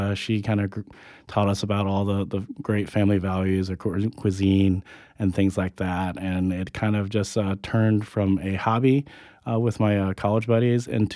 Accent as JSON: {"language": "English", "town": "Tallahassee", "region": "Florida", "country": "United States", "tie": "born or raised there", "said": "So growing up in Tallahassee, we had obviously a very Vietnamese upbringing, but we also were benefited by having an American culture that helped shape our lives"}